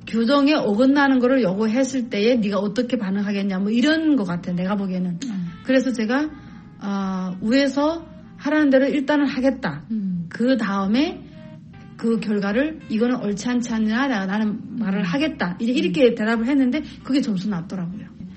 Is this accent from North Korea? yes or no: no; South Korea; now in United States; 나 한국에서 왔는데